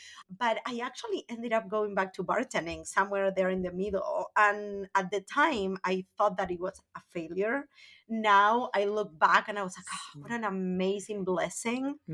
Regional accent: Buenos Aires, Argentina; now in Las Vegas, United States; I'm from a very small town in Argentina. I mean, I'm from Buenos Aires, but I'm from the suburbs.

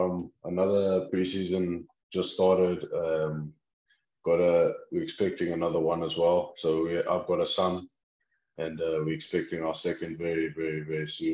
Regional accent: Johannesburg, Gauteng, South Africa; I grew up in Joburg, so in Midrand, near Kyle Army Racetrack, and I lived with my parents and my sister.

